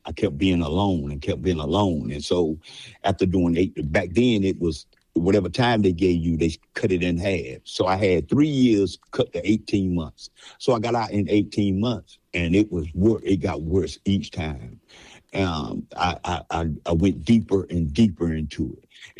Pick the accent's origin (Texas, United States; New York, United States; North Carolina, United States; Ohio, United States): North Carolina, United States; Wilson; I was born and raised in Wilson, North Carolina. I had 9 sisters and 4 brothers, came from a big family. And we lived in the country.